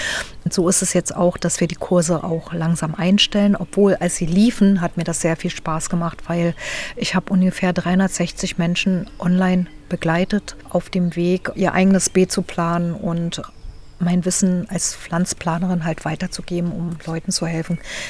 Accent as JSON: {"language": "German", "region": "East Germany", "country": "Germany", "said": "ich konnte damals ja, ich komme ja aus dem Osten, nicht so gut Englisch"}